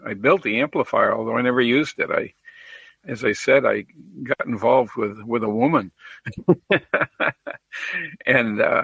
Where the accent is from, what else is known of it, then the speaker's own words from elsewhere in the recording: Vermont, United States; I grew up in Vermont, but there weren't many of those installations in Vermont.